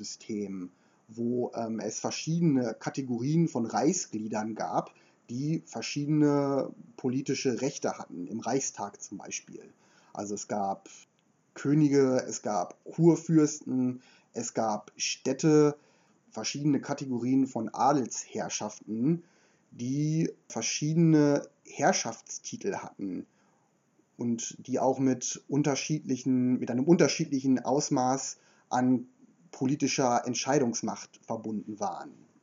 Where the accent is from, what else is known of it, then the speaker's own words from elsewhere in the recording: North Rhine-Westphalia, Germany; jedes Mal, wenn ich mit dem Zug aus Berlin zurück nach NRW fahre, in meiner Heimat